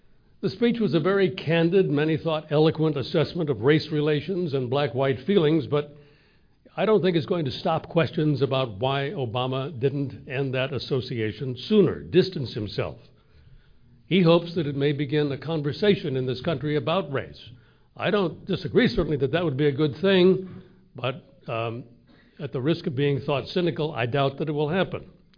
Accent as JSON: {"language": "English", "town": "Chicago", "region": "Illinois", "country": "United States", "tie": "born or raised there", "said": "Political scientist Milt Rakove from my hometown of Chicago"}